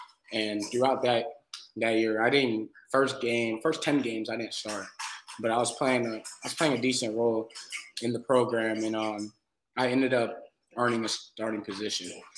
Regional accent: Wellington, Florida, United States; So I'm from Wellington, Florida. I just graduated my senior year at Lake Worth.

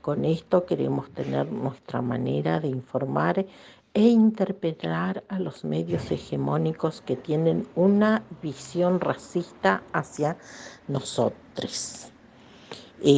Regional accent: Sierra Colorada, Río Negro, Argentina; soy de Río Negro, Patagonia, Argentina. Pertenezco a una comunidad urbana de mi pueblo, Sierra Colorada.

